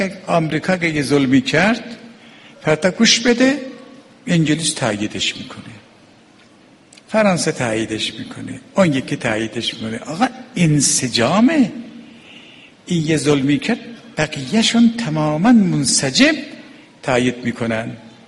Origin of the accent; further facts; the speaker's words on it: Iran; آقا زی من فهمید من ایرانیم